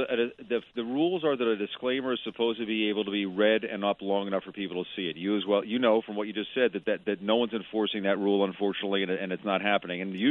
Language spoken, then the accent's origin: English; Philadelphia, Pennsylvania, United States; I grew up in Philadelphia, so I grew up on Motown.